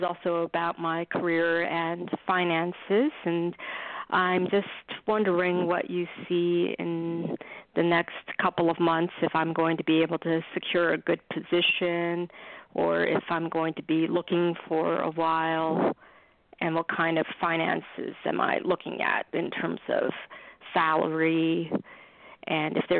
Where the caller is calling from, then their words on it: New York, United States; I'm calling from New York.